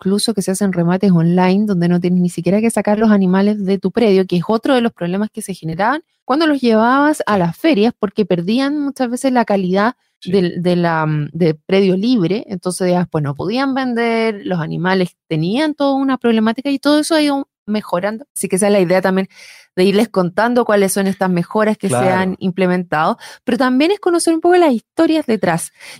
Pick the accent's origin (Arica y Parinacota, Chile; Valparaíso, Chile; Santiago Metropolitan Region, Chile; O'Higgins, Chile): Santiago Metropolitan Region, Chile; Santiago; porque acá, a mí yo soy de Santiago, uh-huh.